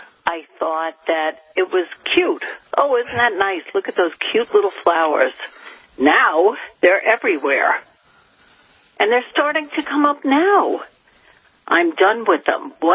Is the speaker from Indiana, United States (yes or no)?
no; New York, United States; I grew up in New York, and we had tremendous luck putting in sod plugs.